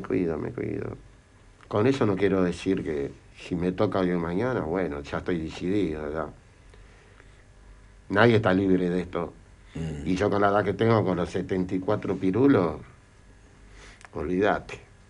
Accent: Uruguay; moved away; tengo una hija en el Uruguay. Yo soy uruguayo

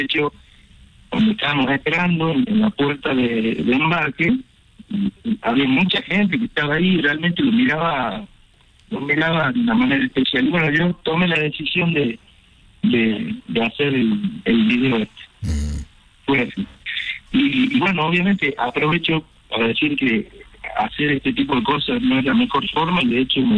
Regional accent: Tucumán, Argentina; Sí, soy de Tucumán.

